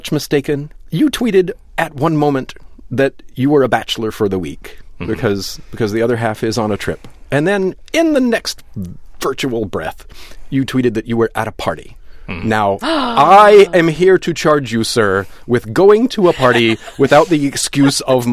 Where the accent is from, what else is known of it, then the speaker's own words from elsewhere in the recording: Deep South, United States; It's important to note that I grew up in the Deep South, so I know that this kind of thing exists. It's just been 20 years since I lived in the Deep South